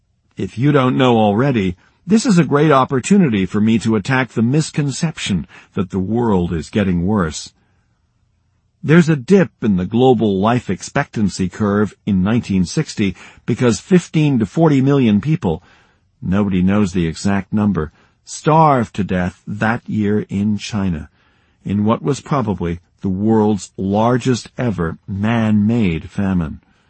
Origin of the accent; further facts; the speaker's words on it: Sweden; also born or lived in Egypt; My home country of Sweden is today on level 4 and one of the richest and healthiest countries in the world